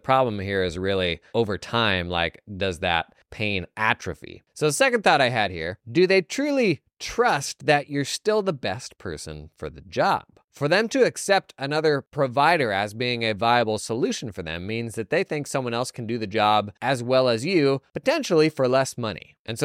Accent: United States; As an American, I'm like, what? That's a thing?

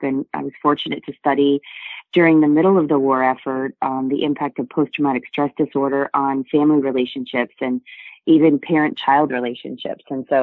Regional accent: New England, United States; I grew up on Navy bases around the world and largely in New England and towards his latter years.

